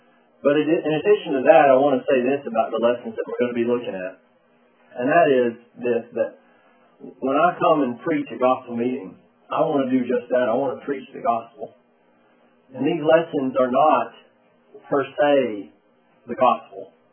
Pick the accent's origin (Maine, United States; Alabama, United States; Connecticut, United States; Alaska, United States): Alabama, United States; First of all, I am from Alabama, and I know that sometimes us Southerners talk way too fast for you people up here in the North.